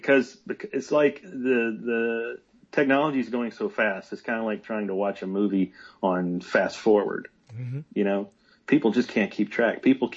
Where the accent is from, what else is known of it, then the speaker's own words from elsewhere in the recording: Shreveport, Louisiana, United States; my hometown of Shreveport, Louisiana has something called the Jimmy Davis Bridge